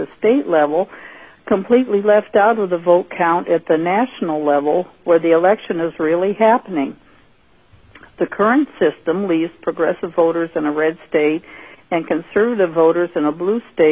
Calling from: Juneau, Alaska, United States; I'm calling in from Juneau, Alaska

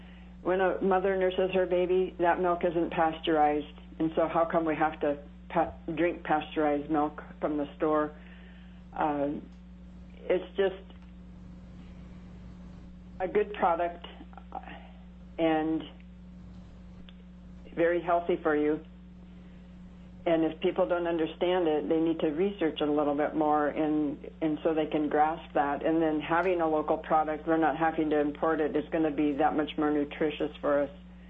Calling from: Kodiak, Alaska, United States; I'm calling from Kodiak

